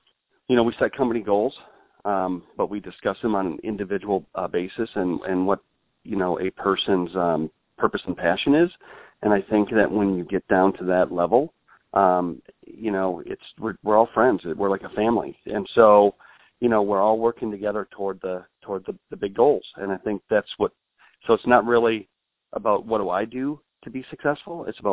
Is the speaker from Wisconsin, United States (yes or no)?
yes; Wisconsin, United States; And I don't mind saying I grew up in Wisconsin on a farm.